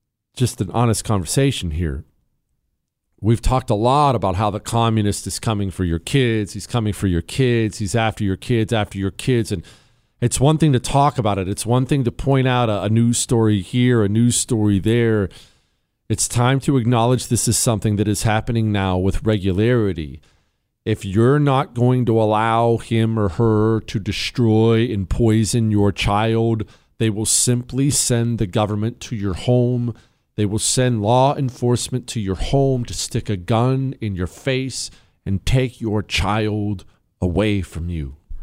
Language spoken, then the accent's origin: English; Montana, United States; Montana's a solidly red state, right? I grew up in Montana. It's solidly red now.